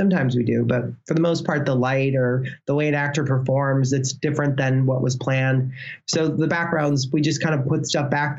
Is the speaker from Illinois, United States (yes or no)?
yes; Illinois, United States; It was a touring show that planted itself in Chicago. I'm from Illinois.